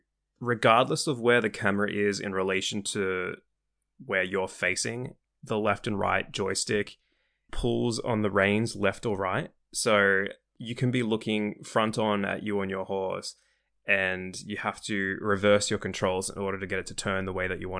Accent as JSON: {"language": "English", "country": "Australia", "said": "I only do metric because I'm Australian, so I don't know about that, like heights and stuff."}